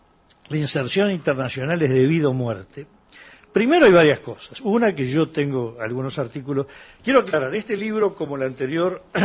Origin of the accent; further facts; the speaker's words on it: Dolores, Soriano, Uruguay; Yo me crié, yo soy del litoral, de Dolores, en una época donde para escuchar una radio Montevideo había que tener antena en el techo, radio, AM. Yo me crié escuchando Radio Mitre, Radio Splendid, Radio Excelsior.